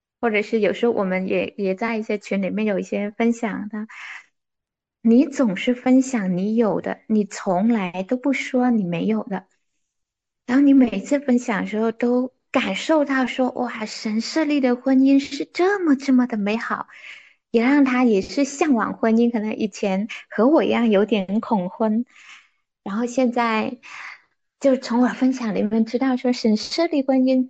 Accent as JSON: {"language": "Chinese", "country": "China", "said": "就我们中国人的一个特质之一，也比较含蓄"}